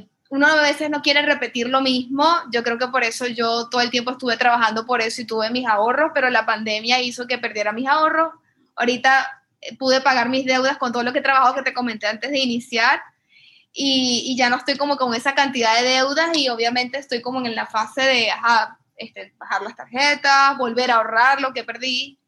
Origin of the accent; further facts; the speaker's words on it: Venezuela; ellos están en mi país, yo soy venezolana